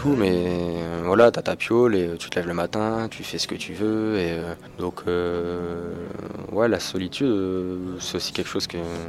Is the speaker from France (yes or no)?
yes; Saint-Brieuc, Brittany, France; Je viens de Bretagne. Je viens de Saint-Brieuc. J'y suis pas né, mais presque. J'y suis arrivé à 2 ans, et jusqu'à mes 18 ans. C'est une ville de province sans réel intérêt pour celui qui y débarque, si ce n'est la proximité avec la mer.